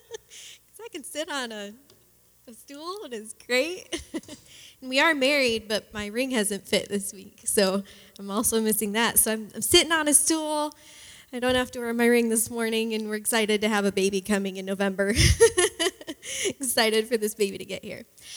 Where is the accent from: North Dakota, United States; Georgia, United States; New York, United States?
North Dakota, United States; Ellendale; Like Jake said, I grew up in North Dakota in Ellendale